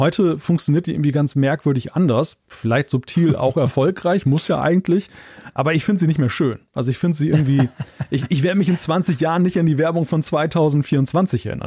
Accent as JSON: {"language": "German", "region": "Northern Germany", "country": "Germany", "said": "das ist ja für mich zum Beispiel als Norddeutscher jetzt das total coole Autofahrerlebnis oder Radfahrerlebnis"}